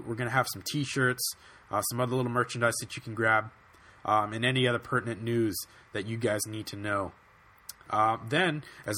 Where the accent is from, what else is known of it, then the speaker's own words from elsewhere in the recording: Hawthorne, California, United States; Yeah, I'm from California. I like to think of myself as from Santa Barbara, California. But I was born and grew up in a town just outside of Los Angeles called Hawthorne.